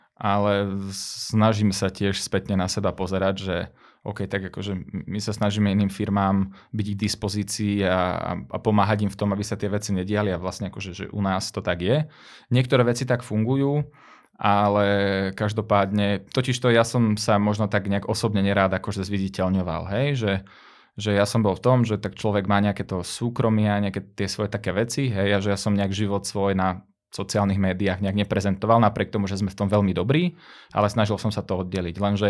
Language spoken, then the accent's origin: Slovak; Rimavská Sobota, Banská Bystrica Region, Slovakia; moved away as an adult; ja keď som sa dokázal z Rimavskej Soboty, z bežnej obchodnej akadémie, s tým, že som nebol jednotkár, dostať do zahraničia a následne akože študovať po celom svete